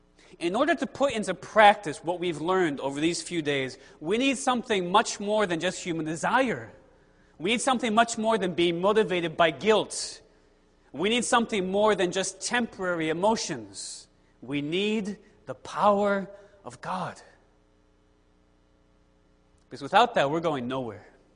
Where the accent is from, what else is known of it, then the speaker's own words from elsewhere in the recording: Connecticut, United States; So I grew up in Connecticut. When you get a good snowstorm, you should expect to lose power at least for a little while.